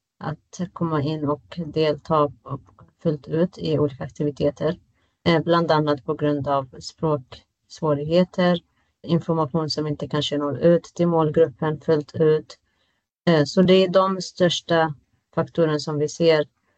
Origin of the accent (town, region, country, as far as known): Palestine; now in Sweden